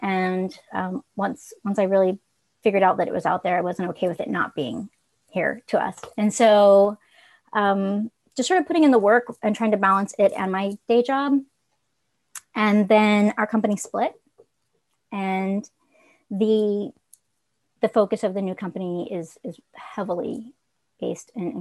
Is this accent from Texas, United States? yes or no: yes; Corpus Christi, Texas, United States; All over Texas. I grew up mostly in Corpus Christi though.